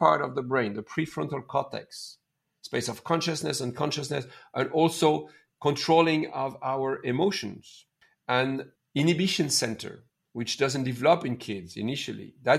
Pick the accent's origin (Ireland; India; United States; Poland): India; now in Canada; I'm from India. I'm a Canadian from Indian origin.